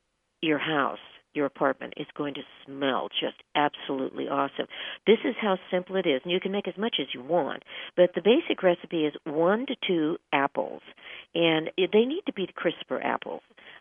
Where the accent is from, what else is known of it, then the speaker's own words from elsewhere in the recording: Alaska, United States; I'm going to be back in my home state as of tomorrow. So we'll be broadcasting live again from the Pacific Northwest because, as I mentioned to you earlier, I'm right here in Anchorage, Alaska